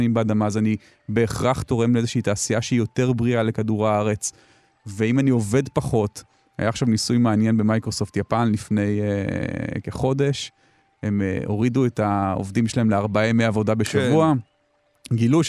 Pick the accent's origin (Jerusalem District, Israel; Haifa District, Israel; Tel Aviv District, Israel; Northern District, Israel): Tel Aviv District, Israel; Tel Aviv; born there; המשפחה שלי בתל אביב, החברים שלי בתל אביב, נולדתי גם אני וגם אשתי, נולדנו בתל אביב, אנחנו חיים פה, אני לא אעבור לגור עכשיו מחוץ לתל אביב